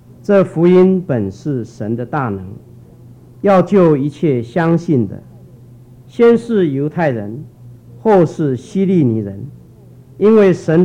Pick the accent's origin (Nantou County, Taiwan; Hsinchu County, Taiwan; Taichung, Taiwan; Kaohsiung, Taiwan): Hsinchu County, Taiwan; 我从小在新竹的乡下长大，是一个农村的家庭长大